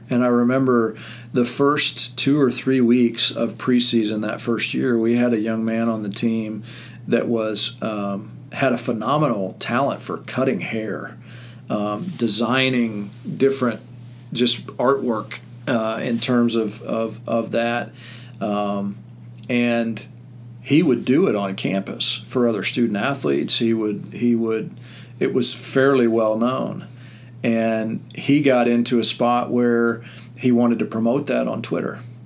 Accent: Manhattan, Kansas, United States; I grew up in Manhattan, Kansas, so Wichita State's been on my radar since I was a junior high kid

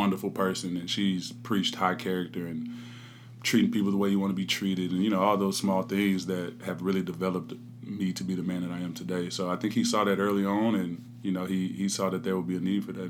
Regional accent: Dallas, Texas, United States; the first game that I was on the roster officially was when we played in Dallas, and that's my hometown.

